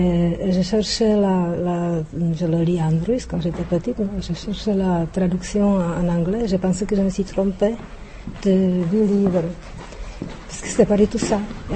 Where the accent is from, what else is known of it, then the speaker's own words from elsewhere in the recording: Czechia; now in Buenos Aires, Argentina; je le dis, dès que je vis à Buenos Aires, parce que je me sens tellement bien à Buenos Aires que je peux dire que je suis tchèque